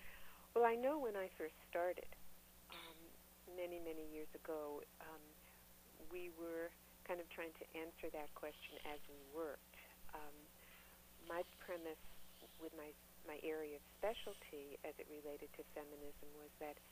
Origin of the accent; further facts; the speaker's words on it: New York, United States; moved away as an adult; now in Boston, United States; I was trained as a feminist therapist when I came from New York originally up here to Boston.